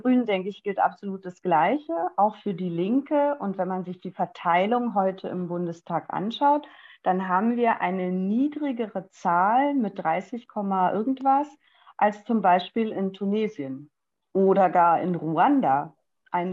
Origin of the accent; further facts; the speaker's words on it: Berlin, Germany; now in Nuremberg, Germany; ich lebe seit Nürnberg seit etwas mehr als 30 Jahren. Ich bin eigentlich Berlinerin, bin vor etwas mehr als 30 Jahren nach Nürnberg gegangen, der Liebe wegen.